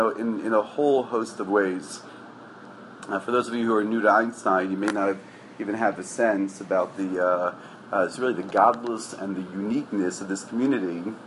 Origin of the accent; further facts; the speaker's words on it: Baltimore, Maryland, United States; I grew up in Baltimore. I went to a shul called Shomri Emuna, Baltimore.